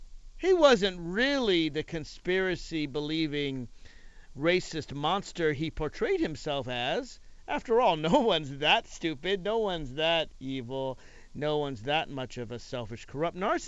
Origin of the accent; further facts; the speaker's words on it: Virginia, United States; For those of you in my home state of Virginia, don't worry.